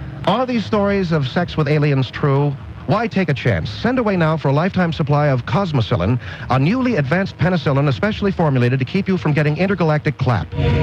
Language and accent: English; Arcadia, United States; Rod's in Arcadia. That's my hometown, Arcadia.